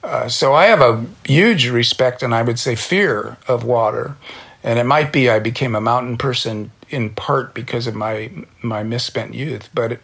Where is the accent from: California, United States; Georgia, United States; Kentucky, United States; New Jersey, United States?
California, United States; I was brought up in Orange County and lived near the beach, and we were body surfers.